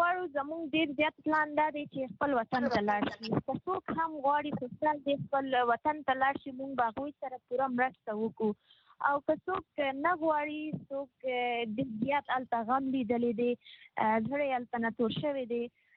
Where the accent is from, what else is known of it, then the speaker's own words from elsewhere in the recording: Afghanistan; ځکه چې موږ خپل افغان یو